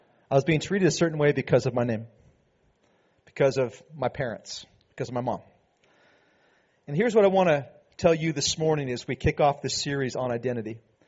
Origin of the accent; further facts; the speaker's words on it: Petaluma, California, United States; I never, ever got away with anything my entire time growing up in Petaluma.